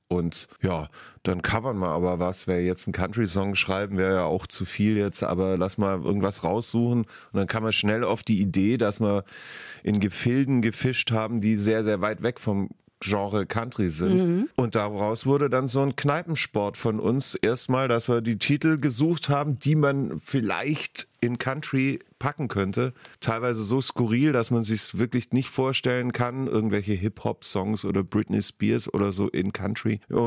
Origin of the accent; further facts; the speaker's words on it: Southern Germany, Germany; moved away as an adult; now in Berlin, Germany; bin ich schon 97 nach Berlin gezogen. Ne? Wir sind ja aus Süddeutschland, wie gesagt, und wir wollten es schon wissen.